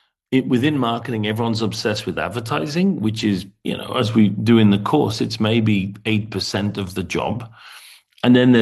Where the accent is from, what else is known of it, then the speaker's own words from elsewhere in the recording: North West England, United Kingdom; moved away; also born or lived in London; So I'm from the very far north of England, from the Lake District. And then I moved down to London